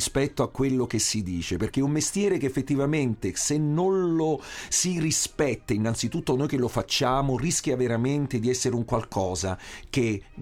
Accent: Naples, Campania, Italy; io ovviamente essendo napoletano

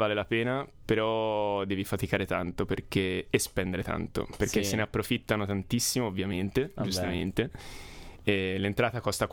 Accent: Tuscany, Italy; in Perù ho trovato due miei amici del mio paesino vicino a Firenze

